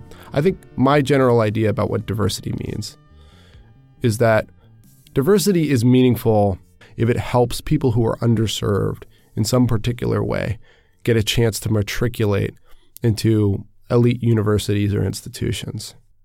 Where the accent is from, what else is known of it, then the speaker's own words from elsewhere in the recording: United States; As an American, exploiting potentially sensitive parts of our history or identity on our college application seems like par for the course.